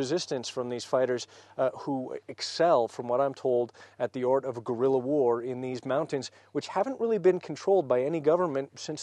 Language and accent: English; United States; I'm an American journalist, of course